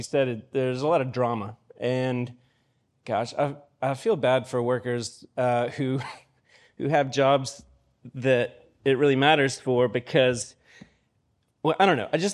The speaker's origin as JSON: {"language": "English", "town": "Borger", "region": "Texas", "country": "United States", "said": "All right, so yeah, I'm from Borger, Texas."}